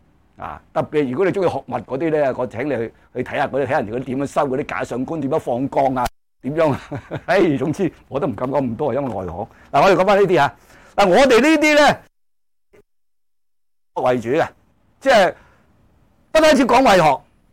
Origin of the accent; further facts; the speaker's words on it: China; 咁我哋中國人真正明白波野思想咧，應該係羅襲入關之後嘅事